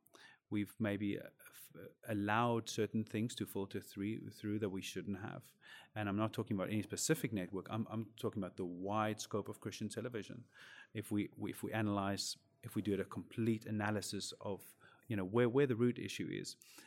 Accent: Cape Town, Western Cape, South Africa; Originally from Cape Town, South Africa

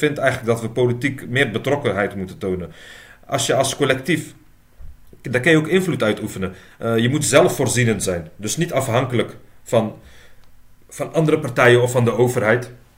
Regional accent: Morocco; we zijn wel gemeenschap als Marokkanen en als moslims bijvoorbeeld.

